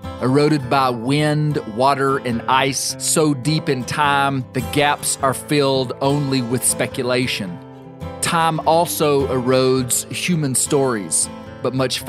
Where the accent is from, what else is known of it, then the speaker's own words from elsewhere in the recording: Mena, Arkansas, United States; You see, I grew up in Mena, Arkansas, in the western Ouachitas.